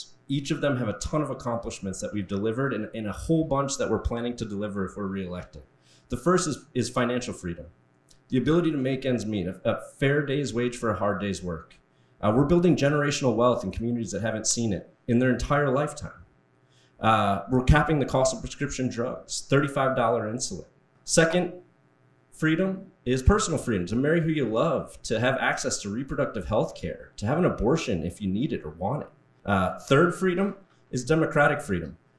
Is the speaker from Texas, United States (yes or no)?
no; Wisconsin, United States; Listen, I grew up in Wisconsin.